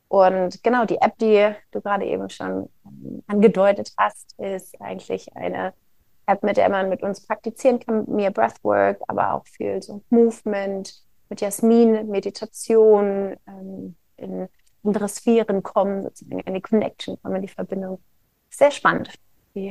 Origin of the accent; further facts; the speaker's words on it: Hamburg, Germany; born there; Ich bin in Hamburg geboren